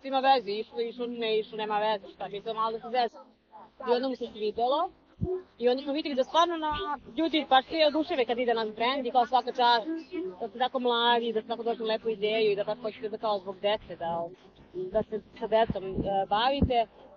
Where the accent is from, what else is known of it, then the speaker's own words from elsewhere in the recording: Serbia; now in United States; E, ja sam Srpkinja samo. Srpkinja u Americi, nisam Amerikanka.